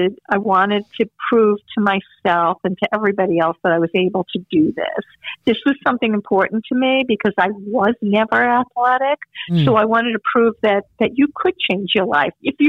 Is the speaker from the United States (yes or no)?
yes; Long Beach, New York, United States; I grew up in Long Beach, Long Island, and it's flat there. I mean, completely flat.